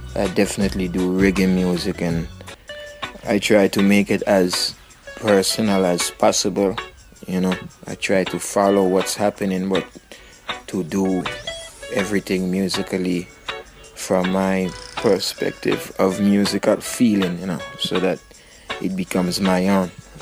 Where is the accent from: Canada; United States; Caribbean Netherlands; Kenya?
Caribbean Netherlands; Sint Eustatius; I grew up in the Caribbean on a small island, St. Eustatius. So Caribbean vibes is full of reggae music, soca music.